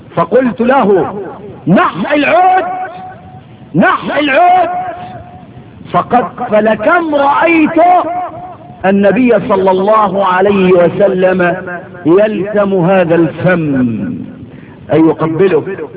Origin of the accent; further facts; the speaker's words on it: Egypt; من الذي يكون مدفونا عندنا في مصر؟